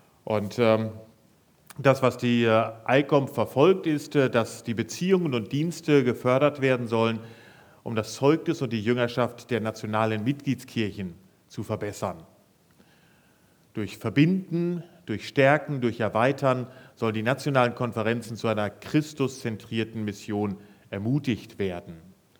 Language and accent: German; Bielefeld, North Rhine-Westphalia, Germany; ich komme aus Bielefeld und bringe ganz liebe Grüße von meiner Gemeinde mit.